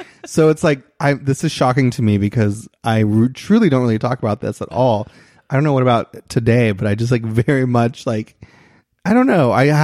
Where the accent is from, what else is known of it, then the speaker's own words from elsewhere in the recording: Kentucky, United States; moved away as an adult; I'm from Kentucky.